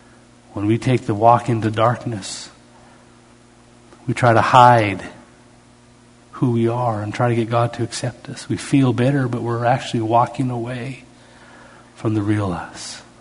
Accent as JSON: {"language": "English", "country": "Canada", "said": "I'm really a professional, being Canadian and dry sense of humor."}